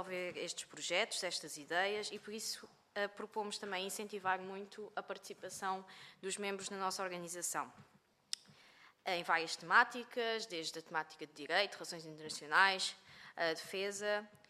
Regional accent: Faro, Portugal; Eu, por exemplo, sou do Algarve

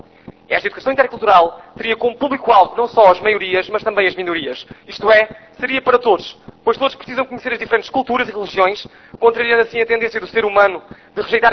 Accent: Vendas Novas, Alentejo, Portugal; Nós somos de Vendas Novas, vimos representar o Distrito de Évora.

